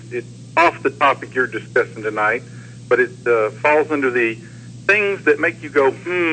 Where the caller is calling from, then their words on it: North Carolina, United States; in North Carolina.